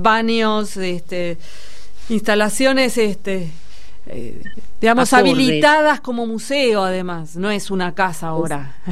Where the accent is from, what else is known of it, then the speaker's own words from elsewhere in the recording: Mar del Plata, Buenos Aires Province, Argentina; Vos sabés que yo nací en Mar del Plata. Mar del Plata es mi ciudad natal, sí.